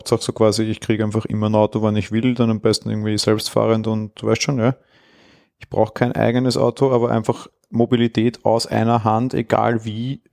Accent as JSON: {"language": "German", "country": "Austria", "said": "klär mich als Ösi jetzt mal auf, Bahncard 25, heißt, du kriegst 25% auf alles, ne?"}